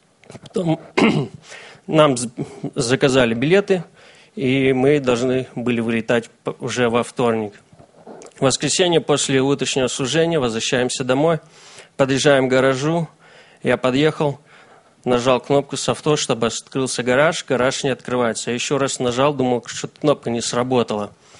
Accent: Estonia; now in Vancouver, United States; я родом из Эстонии, проживаю в штате Вашингтон, город Ванкувер, там, где мой тесть, моя жена Инна, у меня старшая дочь Каролина, Элла и Эдик. Я родился в верующей семье, слава Богу, я и остался быть верующим

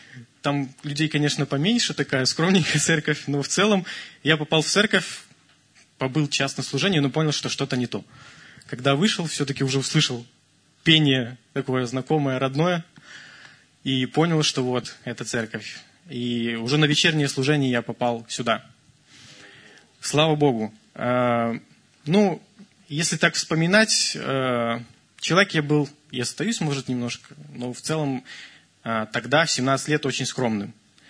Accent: Belarus; Но мы тоже белорусы в основном, выходцы оттуда.

